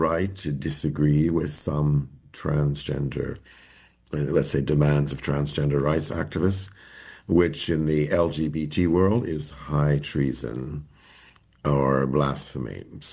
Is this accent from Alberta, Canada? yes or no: yes; Calgary, Alberta, Canada; also born or lived in Montreal / New York; Grew up in Calgary, studied law in Montreal, practiced law in New York